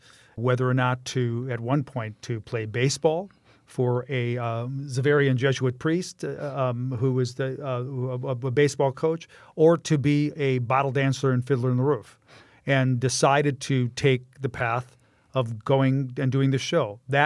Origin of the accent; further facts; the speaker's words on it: Milwaukee, Wisconsin, United States; to my hometown and have my friends, have my family. You know, the dear friends I have on the east side of Milwaukee, Brady Street, and, you know, St. Rita's.